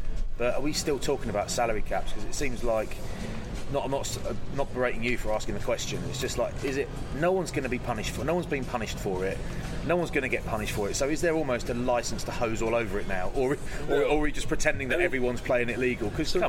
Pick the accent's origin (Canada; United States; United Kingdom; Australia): United Kingdom; South East England; You know, I'm from Kent.